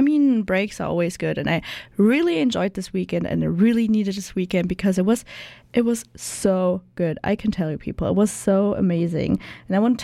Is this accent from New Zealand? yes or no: no; Germany; English is a second language; moved away as an adult; now in Canada; I'm from Germany, and I came here on November to start an internship here at CJSF, and that's why I'm living in currently in a host family.